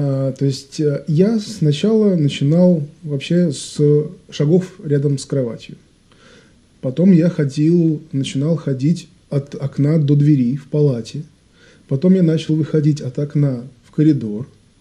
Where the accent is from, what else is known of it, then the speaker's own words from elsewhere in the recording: Severodvinsk, Arkhangelsk Oblast, Russia; also born or lived in Saint Petersburg; Нет, я родился в Санкт-Петербурге, но волею судеб мы переехали в Северодвинск